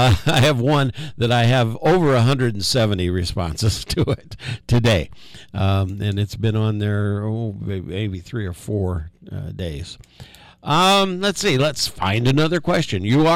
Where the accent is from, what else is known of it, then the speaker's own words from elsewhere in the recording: Indianapolis, Indiana, United States; born there; See, I was born in the Methodist Hospital in downtown Indianapolis, Indiana.